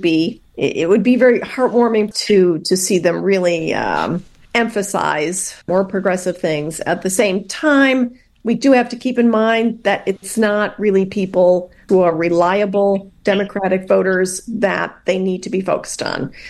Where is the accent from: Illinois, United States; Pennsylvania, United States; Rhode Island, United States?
Illinois, United States; Of course, we're from Illinois, and a lot of what he's been doing, we have been doing or starting to do in Illinois